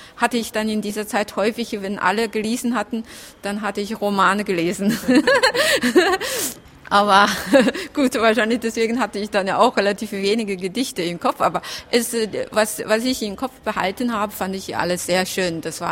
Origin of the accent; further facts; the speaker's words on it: Jiangxi, China; German is a second language; now in Germany; Also ich bin in der Provinz Jiangxi aufgewachsen. Das liegt im Süden, so ungefähr in der Mitte, und hat keine Küste.